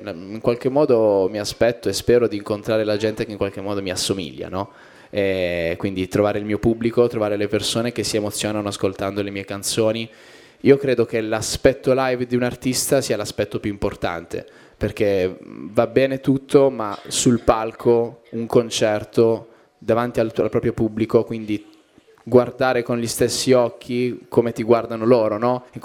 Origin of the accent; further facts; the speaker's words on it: Bari, Apulia, Italy; Poi siamo entrambi di Bari, ci siamo frequentati